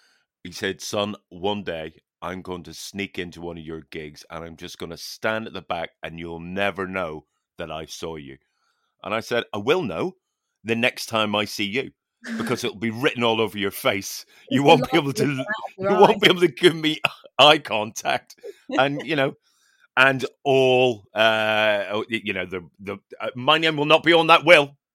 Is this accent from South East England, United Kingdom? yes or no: no; Newtownards, Northern Ireland, United Kingdom; it's the rival town to my hometown, Newton Orange.